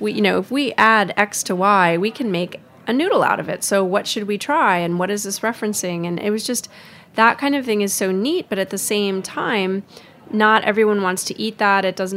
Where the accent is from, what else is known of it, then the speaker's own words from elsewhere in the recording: Midwest, United States; growing up in the Midwest, that came out of a bottle.